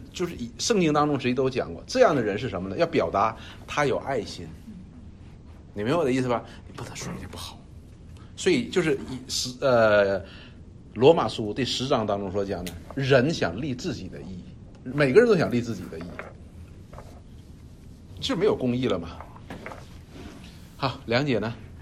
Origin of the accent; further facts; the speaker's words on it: China; 所以我就觉得说，我越说我中国人的历史长吧，我越觉得羞耻。